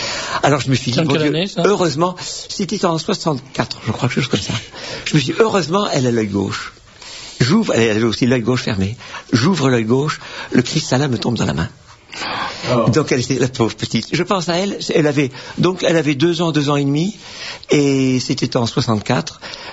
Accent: France; Eh bien, je me promenais très facilement. En tant que Français, il n'y a pas de problème.

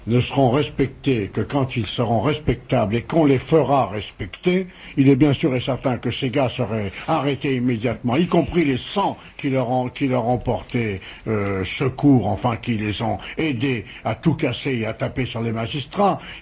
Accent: Corsica, France; je suis corse, même si je n'ai pas un nom corse, je suis corse de père, de mère et de naissance.

